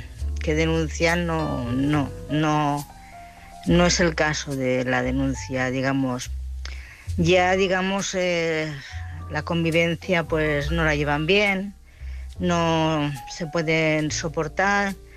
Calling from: Barcelona, Catalonia, Spain; de Barcelona.

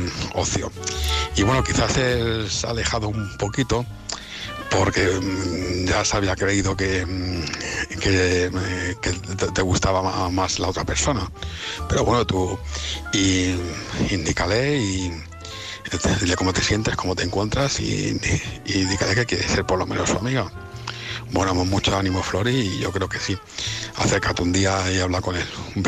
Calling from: Leganés, Community of Madrid, Spain; de Leganés.

